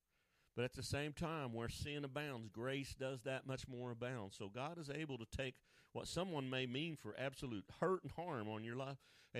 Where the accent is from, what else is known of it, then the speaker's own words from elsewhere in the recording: Oklahoma, United States; But I got some duct tape with me, and I'm from Oklahoma.